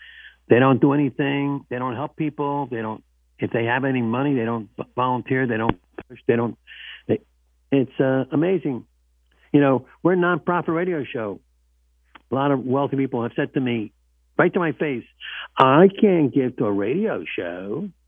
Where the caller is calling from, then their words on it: Palm Harbor, Florida, United States; Calling from Palm Harbor.